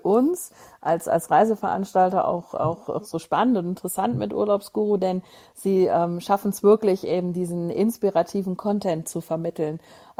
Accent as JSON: {"language": "German", "town": "Moers", "region": "North Rhine-Westphalia", "country": "Germany", "tie": "born or raised there", "said": "und ich bin ja in Moers groß geworden und zur Schule gegangen"}